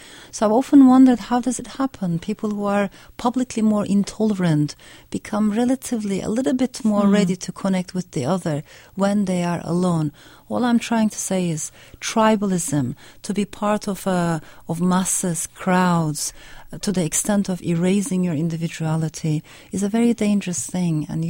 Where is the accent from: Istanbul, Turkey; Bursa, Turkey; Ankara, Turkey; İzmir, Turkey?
Ankara, Turkey; English is a second language; also born or lived in France; I was born in France. Shortly afterwards, my parents got divorced. With my mother, we came back to Turkey, Ankara.